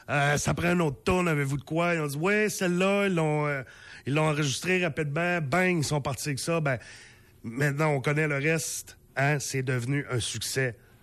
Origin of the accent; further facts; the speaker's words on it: New Brunswick, Canada; parce que moi j'étais du Nouveau-Brunswick